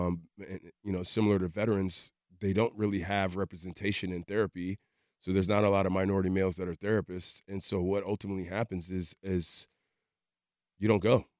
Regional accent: Chicago, Illinois, United States; So initially, as a child, I grew up in Southside Chicago.

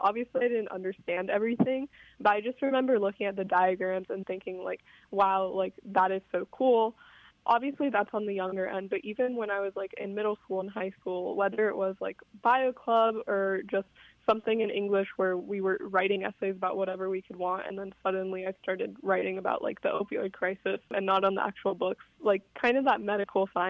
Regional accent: Texas, United States; I am 18 and I'm from Texas, but I'm going into my freshman year at Dartmouth this coming fall.

